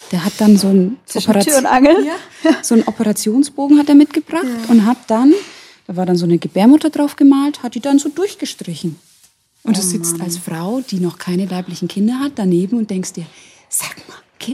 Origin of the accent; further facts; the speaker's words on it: Bavaria, Germany; moved away as an adult; also born or lived in Munich; ich bin eigentlich aus Franken, bin dann aber für meinen Traumjob, nämlich fürs Fernsehen, nach München umgezogen und habe dort auch so 10, 11 Jahre in dem Job gearbeitet